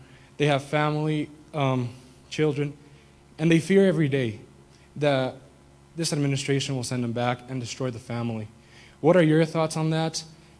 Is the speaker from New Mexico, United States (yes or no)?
yes; Espanola, New Mexico, United States; I'm from Espanola, New Mexico. I'm here for school.